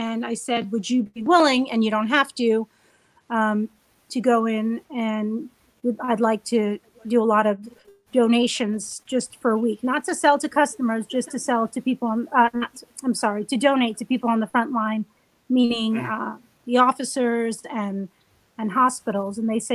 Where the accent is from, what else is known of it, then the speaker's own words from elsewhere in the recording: New York, United States; I thought, you know, being a New Yorker, that if you like to cook, people order in all the time.